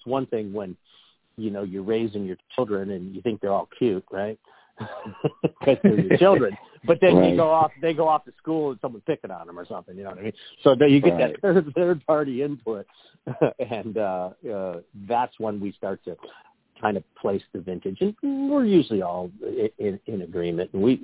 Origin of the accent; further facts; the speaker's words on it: Ohio, United States; when I was a little kid growing up in Ohio